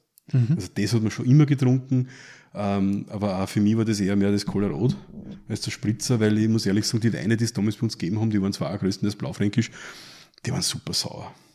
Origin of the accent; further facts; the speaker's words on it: Mattersburg, Burgenland, Austria; Ich komme aus Mattersburg. Das ist wahrscheinlich jetzt als Weinbauregion nicht unbedingt die bekannteste. Allerdings mittlerweile sogar gehört sie zu einer Weinbauregion.